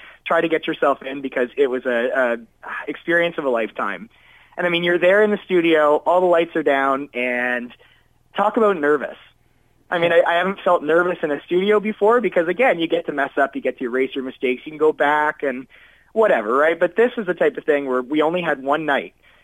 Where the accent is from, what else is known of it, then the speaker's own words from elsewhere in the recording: Ontario, Canada; in London, Ontario, back in near my hometown.